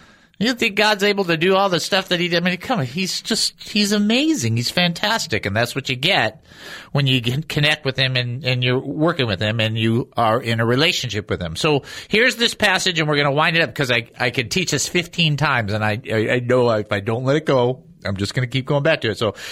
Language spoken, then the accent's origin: English; Southfield, Michigan, United States; also born or lived in Detroit; Now, I am from Detroit. I grew up in Southfield, Michigan at 25735 or 25730 Catalina Drive. I went to Adler Elementary.